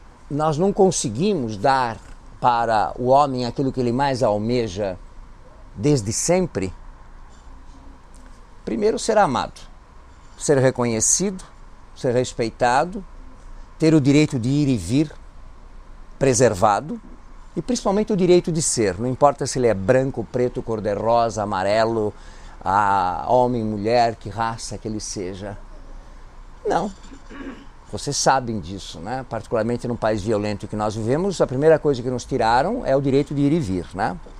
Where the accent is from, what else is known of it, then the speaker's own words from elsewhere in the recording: Athens, Attica, Greece; Portuguese is a second language; now in Brazil; Eu sou importado. Eu venho de Atenas, por acaso. Porque o fato de ser grego não quer dizer que a gente goste de mitologia.